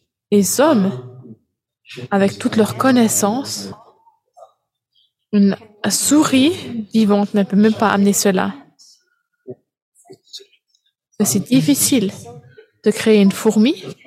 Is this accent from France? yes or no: no; Philippines; Je viens des Philippines, il y a beaucoup de scarabées.